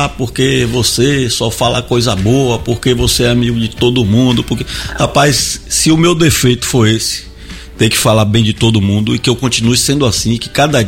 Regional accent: Ilhéus, Bahia, Brazil; born there; moved away as an adult; now in Salvador, Brazil; Eu nasci em Ilhéus, moro em Salvador desde o ano 2001. Então já 25 anos aqui nessa cidade. Vim para cá com a mochila nas costas fazer faculdade de publicidade na FTC.

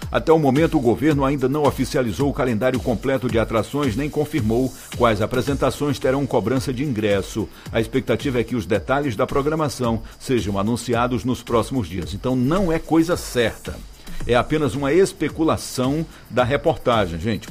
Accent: Brazil; Onde eu nasci, por sinal, onde eu cresci, por sinal, não tem energia.

